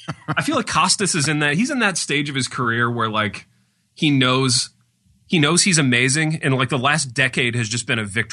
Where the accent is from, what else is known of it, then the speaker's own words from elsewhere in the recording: United States; this is me speaking only as an American